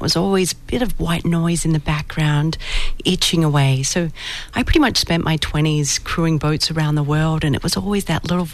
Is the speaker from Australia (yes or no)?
yes; Australia; also born or lived in Vancouver, Canada; Well, I'm originally from Australia.